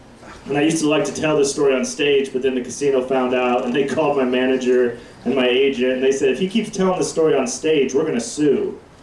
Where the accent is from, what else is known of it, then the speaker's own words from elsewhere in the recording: Wyoming, United States; I'm like, I'm from Wyoming, sir.